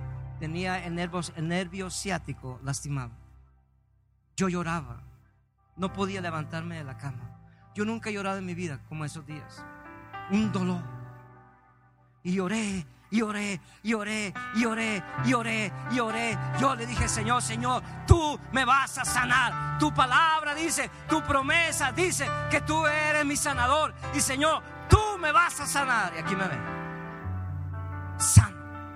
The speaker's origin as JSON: {"language": "Spanish", "country": "Mexico", "said": "jugando fútbol como todo mexicano."}